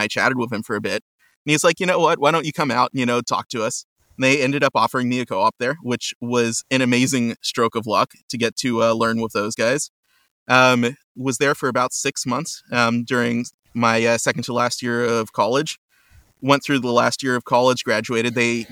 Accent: Houston, Texas, United States; also born or lived in Rochester; I will take you back to my childhood where I grew up in Houston, Texas.

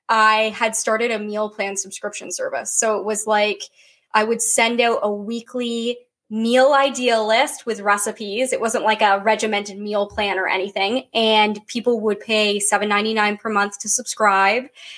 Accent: Canada; So I'm from Canada.

